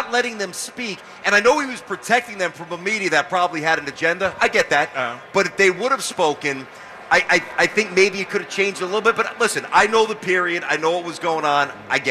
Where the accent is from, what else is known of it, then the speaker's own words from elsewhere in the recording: Brooklyn, New York, United States; When we were growing up, now I'm from Brooklyn. I was born in the early 70s.